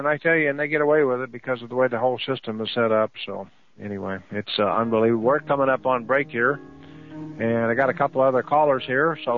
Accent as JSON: {"language": "English", "town": "Chanute", "region": "Kansas", "country": "United States", "tie": "born or raised there", "said": "when I grew up in Kansas, in Chanute, Kansas, I never had any trouble with the police"}